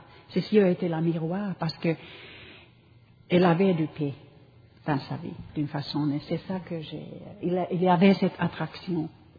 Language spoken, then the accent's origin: French; Finland; French is a second language; moved away; je suis une immigrante aussi, j'ai un accent en français, j'ai un accent en anglais, et puis, je viens de Finlande, originellement, mon père est suédois, ma mère est finlandaise, et puis, c'est-à-dire que français, c'est pas ma langue deuxième, c'est ma langue, c'est ma cinquième langue.